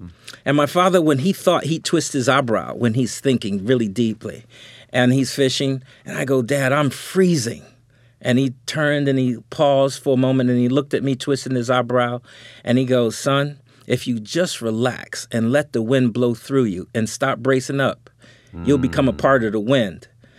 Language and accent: English; New York, United States; A letter, but I'm from New York. You know, 917, blah, blah, blah.